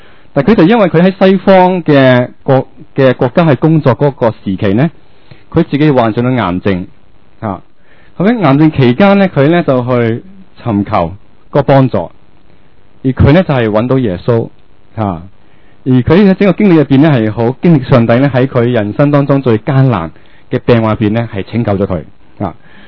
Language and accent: Cantonese; China; 我系中国人